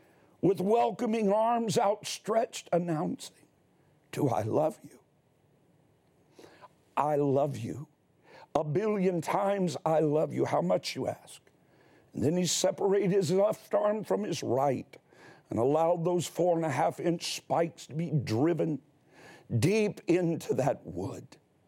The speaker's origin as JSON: {"language": "English", "region": "Kentucky", "country": "United States", "said": "I'm a Southern boy. I'm actually, folks think I'm from Columbus, Ohio, but my home is Eastern Kentucky, right there on the intersection of where the Tug Fork and the Levisa Fork form the Big Sandy River"}